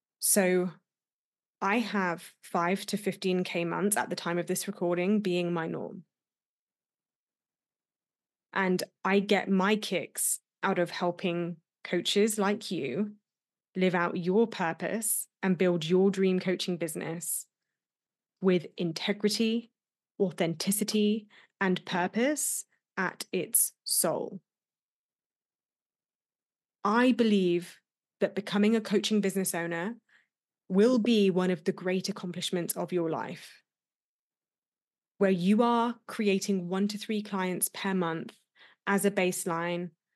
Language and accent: English; England, United Kingdom; if you can tell from my accent, I'm British